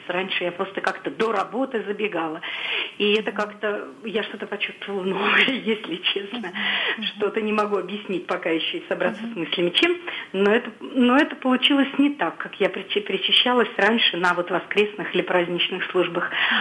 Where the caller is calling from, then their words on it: Volgograd, Volgograd Oblast, Russia; я из Волгограда